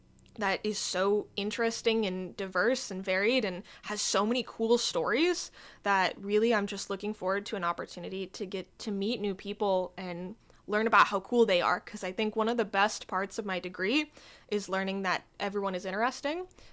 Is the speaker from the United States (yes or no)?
yes; Anchorage, Alaska, United States; Yes, I was born and raised in Anchorage. That's where I've only ever lived, and I have never been outside of Anchorage, so at least not for long periods of time.